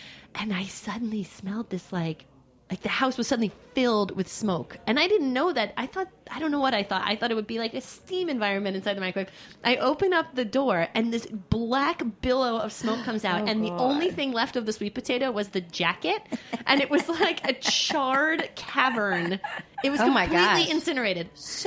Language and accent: English; New York, United States; people think I'm from the Midwest. And I'm like, nope, born, bred New Yorker.